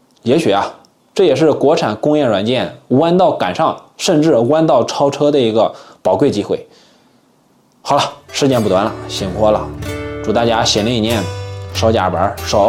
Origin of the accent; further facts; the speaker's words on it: China; 但是作为中国人，作为一个工科生，看到中国的车企取得这个成绩，那还是相当激动的。